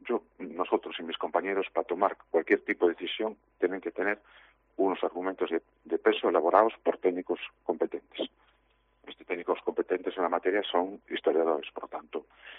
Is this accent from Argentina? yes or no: no; Neda, Galicia, Spain; Yo personalmente soy de Neda